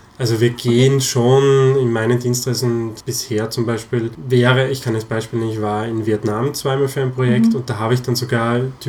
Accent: Styria, Austria; in meine Heimatgemeinde zu tragen. Das ist in der Steiermark gewesen.

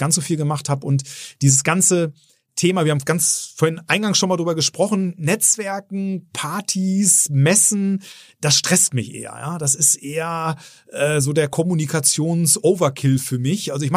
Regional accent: Bielefeld, North Rhine-Westphalia, Germany; ich bin in Bielefeld geboren. Insofern bin ich schon waschechter Ostwestfale und auch gerne in der Region.

